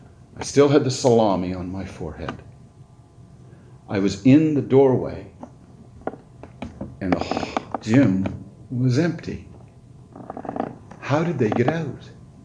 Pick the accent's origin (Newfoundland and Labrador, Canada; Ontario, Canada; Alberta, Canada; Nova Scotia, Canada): Newfoundland and Labrador, Canada; moved away as an adult; I grew up in Newfoundland, far east in this country as you can get.